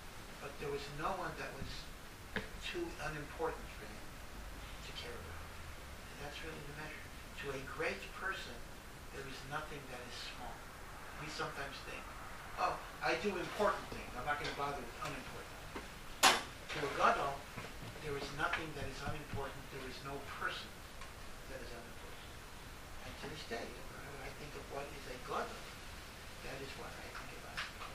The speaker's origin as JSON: {"language": "English", "town": "Hartford", "region": "Connecticut", "country": "United States", "tie": "born or raised there", "said": "The thing is that I grew up in Hartford, Connecticut. Matthew is West Hartford, but I'm from the old neighborhood, Hartford, Connecticut."}